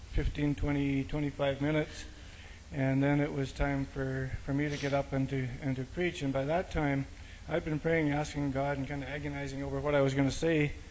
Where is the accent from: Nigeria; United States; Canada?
Canada; from Canada. And that was basically all I said.